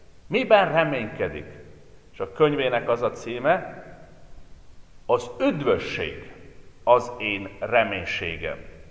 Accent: Transylvania, Romania; Én Erdélyből származok, és Erdély most ha tetszik, hanem Romániához tartozik.

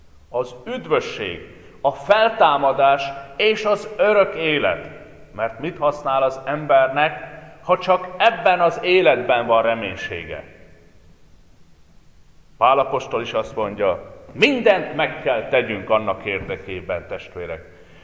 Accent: Transylvania, Romania; Én Erdélyből származok, és Erdély most ha tetszik, hanem Romániához tartozik.

